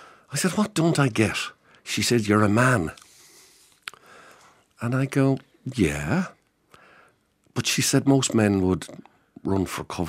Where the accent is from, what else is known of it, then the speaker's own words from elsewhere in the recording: Cullohill, Leinster, Ireland; where I grew up in Cullohill in County Laois